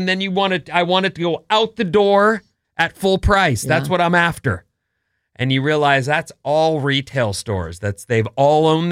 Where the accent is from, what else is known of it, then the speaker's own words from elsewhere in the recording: United States; because, you know, me, I'm American and it's all the same.